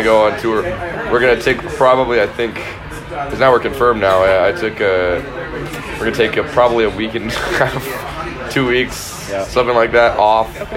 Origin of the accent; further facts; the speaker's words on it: California, United States; Josh found out the other day that we're from Southern California, and he is too.